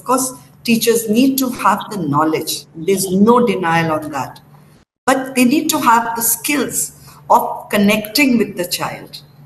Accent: Dehradun, Uttarakhand, India; I'm from Dehradun. It's a small town full of schools.

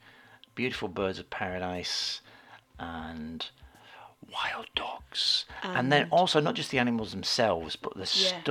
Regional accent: England, United Kingdom; or series three, as we English people like to call it.

